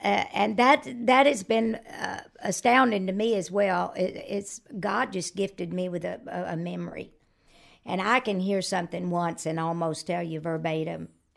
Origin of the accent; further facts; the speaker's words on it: Georgia, United States; I'm from Georgia.